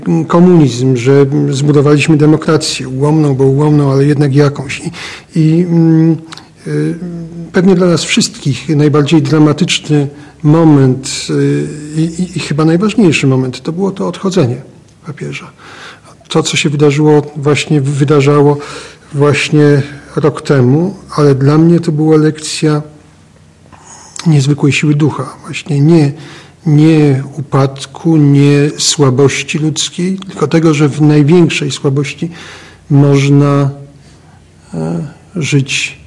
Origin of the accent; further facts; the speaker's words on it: Subcarpathian Voivodeship, Poland; tak jak ja gdzieś tam na tej głuchej podkarpackiej prowincji